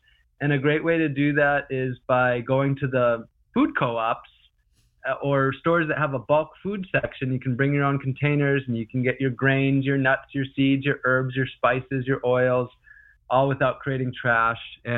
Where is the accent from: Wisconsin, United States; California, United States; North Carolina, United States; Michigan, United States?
Wisconsin, United States; Currently, I live in northern Wisconsin in my hometown, and that's a place I feel a really deep, strong connection